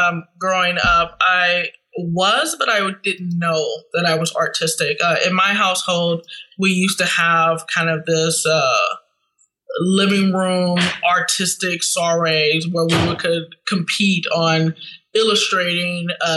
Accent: St. Louis, Missouri, United States; I grew up in St. Louis, Missouri, and I'm still here.

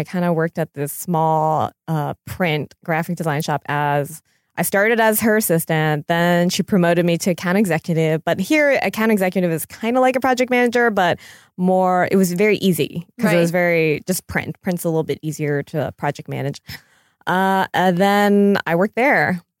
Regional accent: Florida, United States; also born or lived in North Carolina; Oh, I grew up in Florida and North Carolina.

